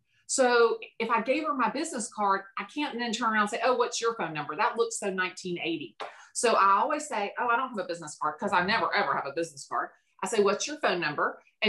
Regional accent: Chattanooga, Tennessee, United States; also born or lived in Atlanta; You know, I'm from the South. I'm from Atlanta. Well, I'm originally from Chattanooga, which is like 121 miles north of Atlanta. So I'm originally from Chattanooga

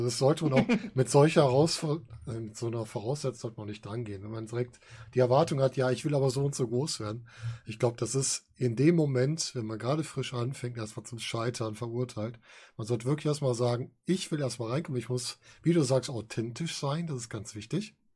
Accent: Rhineland, Germany; Also, wir kommen ja aus dem Rheinland.

